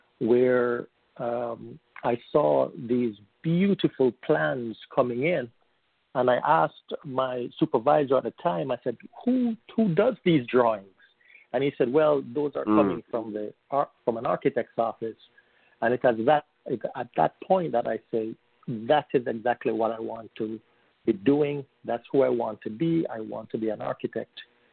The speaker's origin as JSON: {"language": "English", "region": "Kingston", "country": "Jamaica", "moved": "as an adult", "lives_now": "United States", "said": "I'm originally from Kingston, Jamaica. I came to the United States in 2001, and I've been working here ever since."}